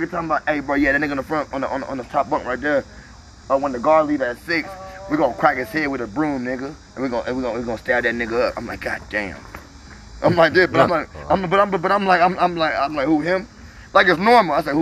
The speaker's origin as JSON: {"language": "English", "region": "Texas", "country": "United States", "tie": "born or raised there", "said": "When I went to Charlotte, I was raised in Texas, bro."}